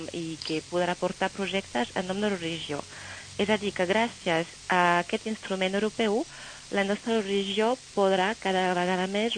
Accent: France; Jo soc francesa i passa el mateix al meu país

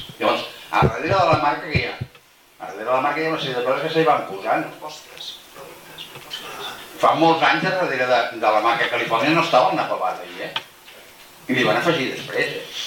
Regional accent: Catalonia, Spain; A mi, com a català, em sap greu

